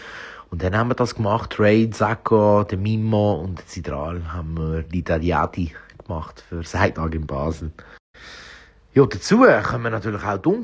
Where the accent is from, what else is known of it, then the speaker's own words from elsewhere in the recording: Galicia, Spain; German is a second language; wir kommen aus Galizien, ich bin ja halb Galizier, also halb Spanier, halb Italiener.